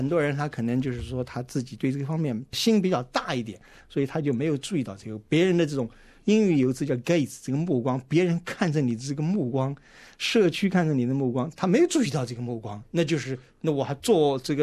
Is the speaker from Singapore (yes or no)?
no; China; 像就是说我们中国人在处理问题的时候呢，特别是对待法律与规则的时候呢，灵活性相当强